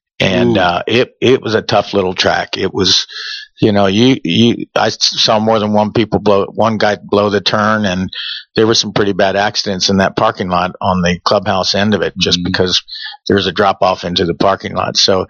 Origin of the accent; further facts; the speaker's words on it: Moncton, Maryland, United States; I'm from Moncton, Maryland.